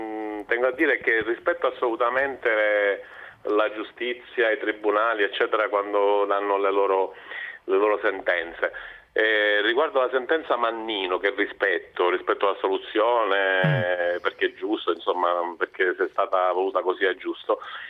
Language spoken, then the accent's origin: Italian; Sicily, Italy; noi che siamo siciliani sappiamo come è stata gestita la nostra terra.